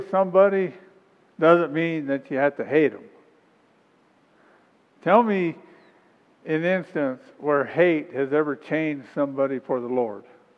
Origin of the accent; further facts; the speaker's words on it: Wyoming, United States; I'm the same way. I grew up in Wyoming, and anybody would talk about eating a goat